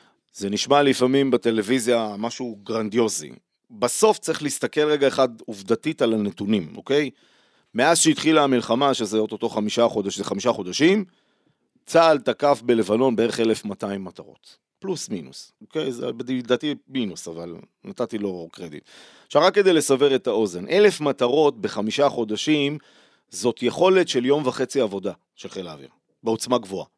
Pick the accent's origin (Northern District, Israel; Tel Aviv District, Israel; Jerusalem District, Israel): Northern District, Israel; אני עד גיל 42 גדלתי בצפון, אוקיי, בפריפריה, צפת ומעלה.